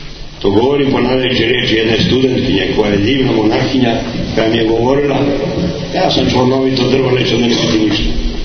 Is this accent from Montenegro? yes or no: yes; Montenegro; mi smo Crnogorci